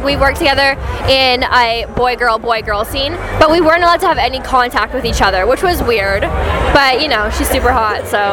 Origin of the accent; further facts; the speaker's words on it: Canada; We're both from Canada